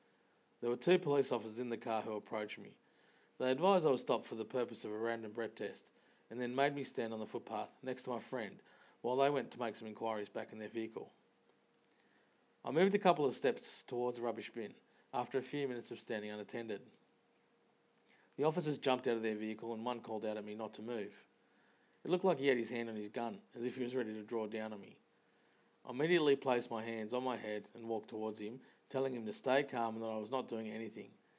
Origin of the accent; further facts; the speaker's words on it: Australia; I'm referring to my heritage and my appearance. Although born and bred in Australia, I've been reminded so many times over so many years by so many that I am a Wog.